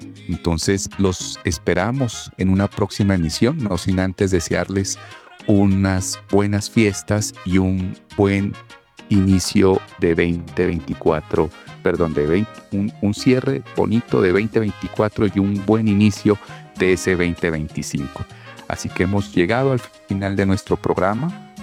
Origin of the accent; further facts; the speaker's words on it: Colombia; que somos colombianos y hacemos parte de una comunidad, de una región.